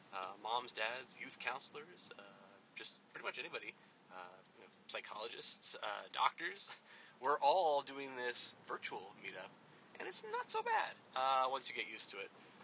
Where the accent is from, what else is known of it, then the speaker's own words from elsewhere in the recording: New Jersey, United States; not too far from where I grew up in New Jersey, right on the border between the Pennsylvania and Jersey line.